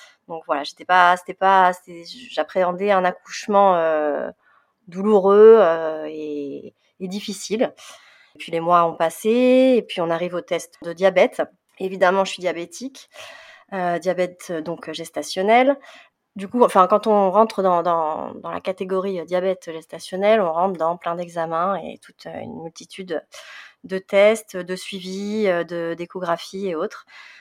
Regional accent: South, France; now in Île-de-France, France; j'ai 39 ans, je suis dans ma 40e année, période charnière. Je viens du sud de la France et depuis une quinzaine d'années, j'habite en région parisienne.

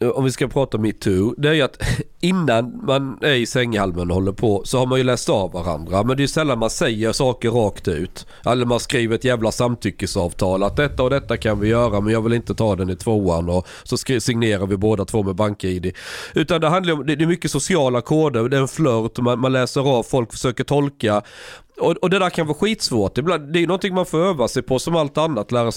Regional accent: Skåne, Sweden; när jag växte upp i Skåne, där var det jävla inga brudar som var blyga.

